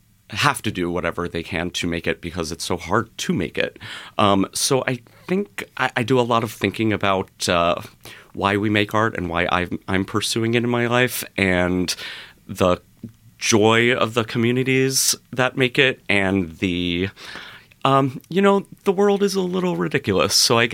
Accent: Brooklyn, New York, United States; I grew up in Brooklyn, and I was really into visual art at the time, so she also put me in classes at the Brooklyn Museum.

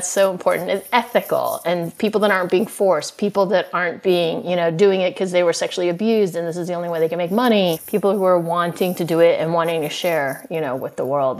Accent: California, United States; I'm from California, one of the most liberal states in the nation.

